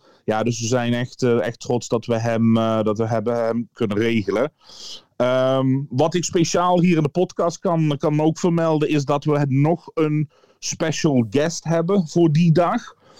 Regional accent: Eindhoven, North Brabant, Netherlands; Ik zit heel erg Eindhoven.

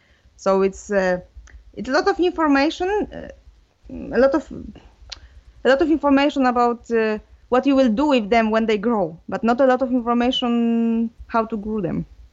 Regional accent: Poland; first language Polish; English is a second language; now in France; I'm living in France since 10 years now, I think. But now I'm coming from Poland. I think it's quite easy to detect that in my accent, but...

